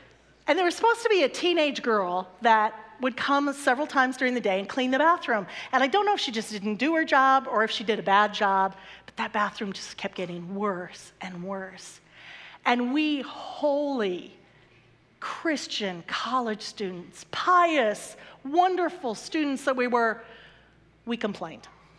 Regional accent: Iowa, United States; he lived in my home state of Iowa.

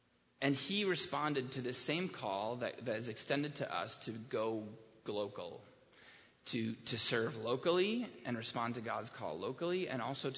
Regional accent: Long Island, New York, United States; third culture kid, a pastor's kid, just like Moses. Mother from Minnesota, father from Connecticut, growing up in Long Island, very different cultures.

